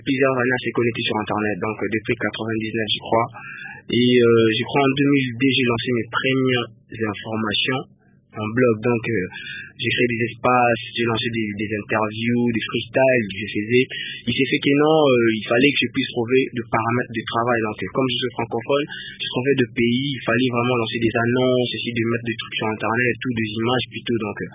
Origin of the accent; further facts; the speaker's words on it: Kinshasa, DR Congo; moi, je suis de Kinshasa, tu vois. À Kinshasa, les gens veulent trop de trucs qui les ressemblent.